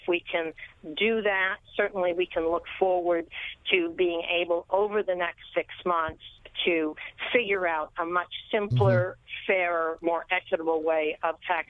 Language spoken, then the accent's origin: English; New York, United States; Well, certainly as a New Yorker, it would be very difficult to support capping deductions.